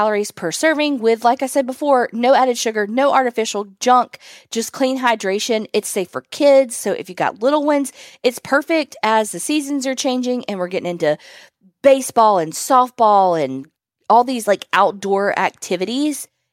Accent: Virginia, United States; now in Alabama, United States; You can use my name. I'm from Virginia, even though I have lived in Alabama for the last 8 years.

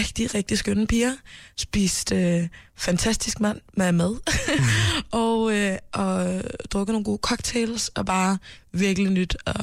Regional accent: Mali; Ikke kun fra Mali, hvor jeg er fra

